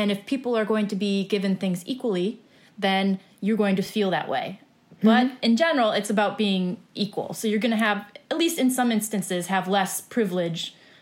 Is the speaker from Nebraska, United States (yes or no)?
yes; Nebraska, United States; moved away as an adult; now in Brooklyn, United States; I am originally from Nebraska, where my dad used duct tape and rolled up toilet paper for Band-Aids. And then for grad school, moved out here.